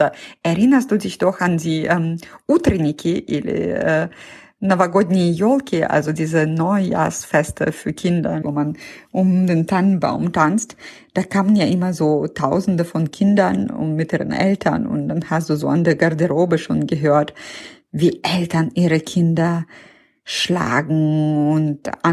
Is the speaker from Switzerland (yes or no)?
no; Russia; now in Germany; All das, was ich als Russin mir unter korrekter, solider Erziehung vorstelle, ist in Deutschland verboten.